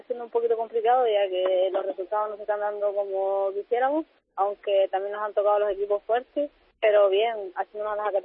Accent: Las Palmas, Canary Islands, Spain; yo soy de Las Palmas, viajó mucha gente de Las Palmas a ver el partido a Tenerife

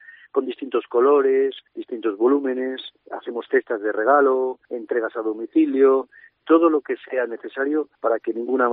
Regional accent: San Justo de la Vega, Castile and León, Spain; San Justo de la Vega, que es mi pueblo, porque yo soy de pueblo, no soy de otro sitio más que de San Justo de la Vega

